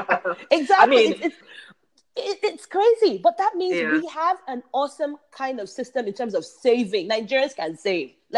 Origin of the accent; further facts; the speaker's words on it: England, United Kingdom; Remember, I grew up in England.